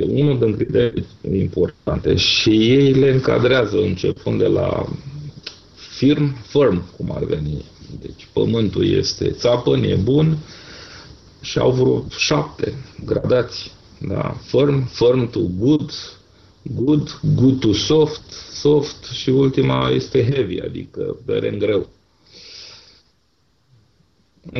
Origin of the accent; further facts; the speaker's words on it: Ploiești, Prahova, Romania; Eu de felul meu sunt ploieștean.